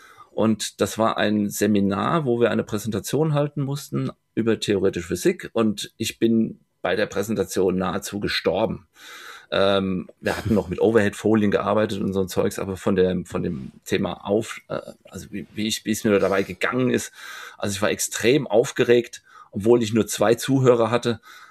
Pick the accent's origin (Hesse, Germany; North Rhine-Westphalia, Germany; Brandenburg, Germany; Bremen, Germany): Hesse, Germany; wie man bei uns in Hessen sagt, Gude.